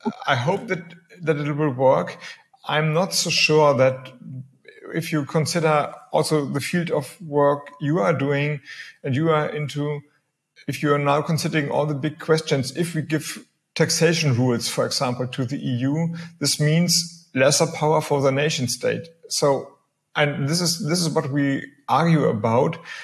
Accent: Flensburg, Schleswig-Holstein, Germany; when I look to our neighbor country, Denmark, I'm from Flensburg, so I have a very, I see what's happening there.

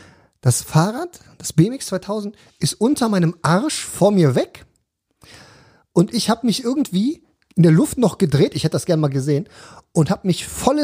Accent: Cologne, North Rhine-Westphalia, Germany; da wo ich aufgewachsen bin, im kritischen Brennpunkt Kölns.

